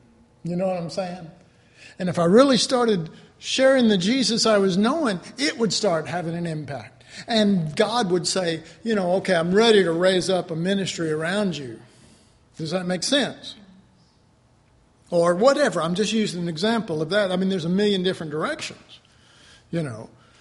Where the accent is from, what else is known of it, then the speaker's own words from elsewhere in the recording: Texas, United States; See, I'm so Texan, I'm not sauntering, I'm not loping along.